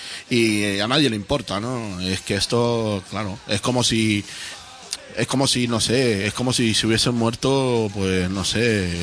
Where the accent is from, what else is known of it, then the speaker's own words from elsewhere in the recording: Argentina; Como argentino que pronuncio mucho la ye, ¿no? Entonces suena un 66 un poco argentino.